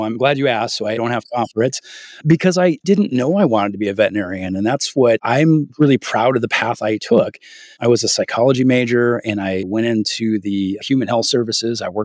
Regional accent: Canada; I'm Canadian.

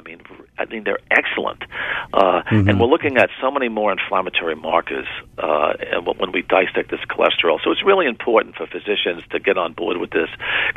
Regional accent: Connecticut, United States; I come from Connecticut, and I was involved with a Framingham study years ago

